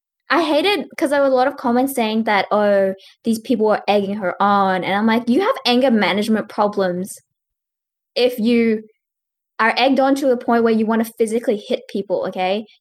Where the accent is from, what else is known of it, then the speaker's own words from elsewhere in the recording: Australia; Well, I'm from Australia.